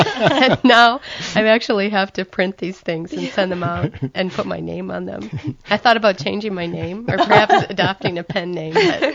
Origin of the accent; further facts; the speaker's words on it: Michigan, United States; Well, I'm a Michigan native, so I grew up in the Thumb.